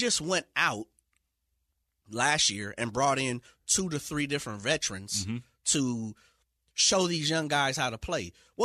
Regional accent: Sacramento, California, United States; and I get Sacramento, my hometown, born and raised.

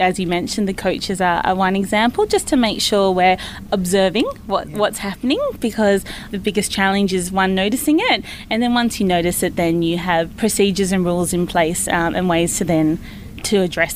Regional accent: Canberra, Australian Capital Territory, Australia; I'm from Canberra, for example.

